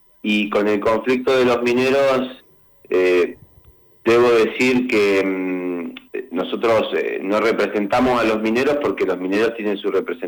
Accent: Chos Malal, Neuquén, Argentina; yo soy de Chosmalal

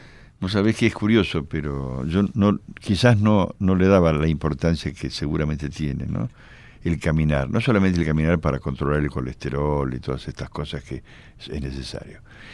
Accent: Buenos Aires, Argentina; born there; Yo nací en Buenos Aires.

